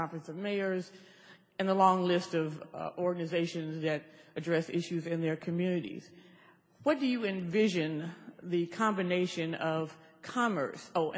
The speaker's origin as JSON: {"language": "English", "town": "Oklahoma City", "region": "Oklahoma", "country": "United States", "tie": "born or raised there", "said": "growing up in Oklahoma City, there were community grocery stores where you could get healthy food."}